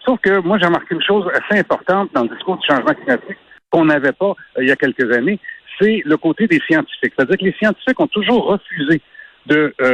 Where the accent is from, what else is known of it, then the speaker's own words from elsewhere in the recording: Canada; autant chez nous au Canada que chez nos voisins américains